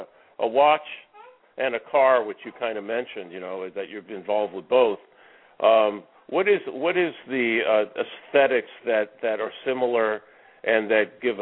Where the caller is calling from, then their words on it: New York, United States; I'm calling from New York.